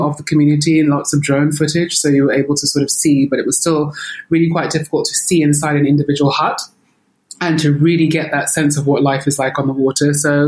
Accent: Nigeria; born there; I was born in Nigeria and I'm very much connected to that part of my heritage. But essentially I am British, for want of a better term.

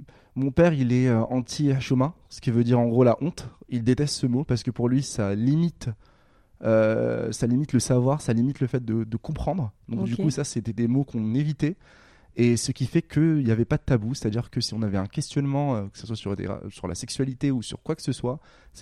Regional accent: Morocco; moved away as an adult; now in France; Non, j'ai grandi au Maroc.

